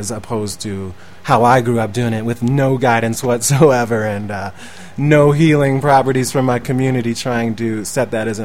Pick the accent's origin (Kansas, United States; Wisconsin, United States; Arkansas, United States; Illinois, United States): Wisconsin, United States; Milwaukee; now in Colorado, United States; That's why I came out to Colorado from Milwaukee, is because right.